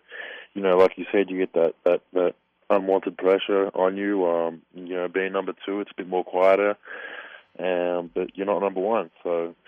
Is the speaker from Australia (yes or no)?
yes; Australia; I'm definitely Australian, proud to be Australian, proud to live in the country, but I'm very proud of my heritage, where my whole family comes from both sides, so as long as we know are Croatian.